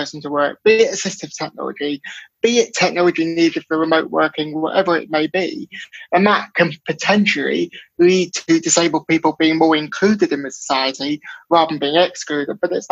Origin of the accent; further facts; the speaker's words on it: North West England, United Kingdom; I'm from North England, I'm from across borders from Liverpool.